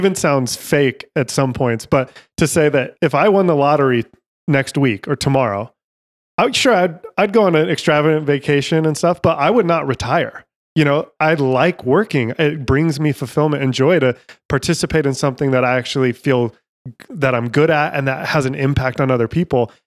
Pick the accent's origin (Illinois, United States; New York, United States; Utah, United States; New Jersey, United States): Utah, United States; I'm from Utah. We, you know, grew up hunting and stuff.